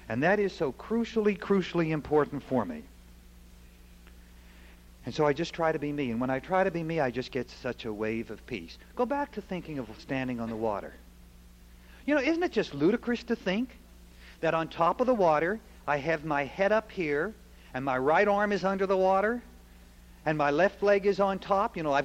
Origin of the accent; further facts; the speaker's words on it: Pennsylvania, United States; I'm not a wheat farmer. I'm from Pennsylvania, remember.